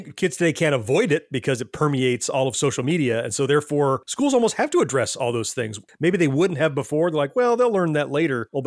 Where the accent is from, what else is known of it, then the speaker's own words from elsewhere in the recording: Florida, United States; And I grew up also here in Florida.